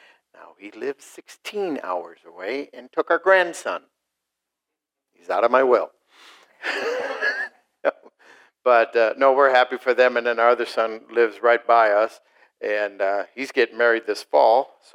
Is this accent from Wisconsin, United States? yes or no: yes; Chippewa Falls, Wisconsin, United States; I come from Chippewa Falls.